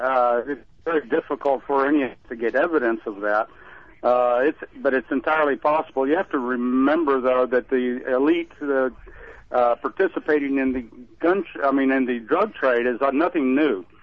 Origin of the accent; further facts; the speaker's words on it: Houston, Texas, United States; I'm from Northeast Houston, which is one of those inner city areas which you're speaking of.